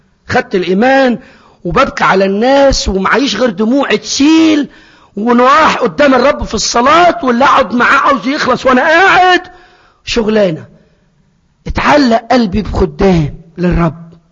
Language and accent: Arabic; Egypt; زمان زمان عندنا في مصر قبل ما تبقى محلات والدنيا بقي الدنيا